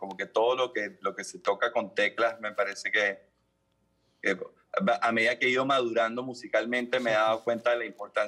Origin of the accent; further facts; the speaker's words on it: Caracas, Capital District, Venezuela; born there; En Caracas.